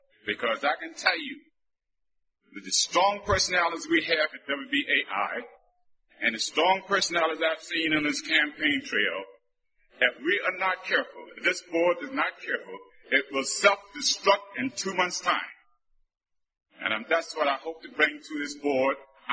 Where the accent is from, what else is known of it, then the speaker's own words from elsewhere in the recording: New York, United States; I'm from Long Island.